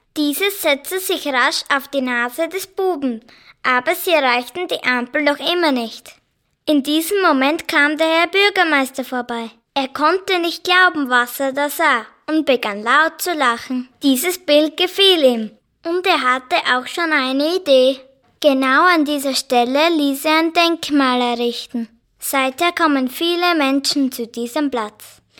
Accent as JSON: {"language": "German", "town": "Hatzendorf", "region": "Styria", "country": "Austria", "said": "Ich komme aus Hatzendorf. Ich besuche die erste C-Klasse in Fähring."}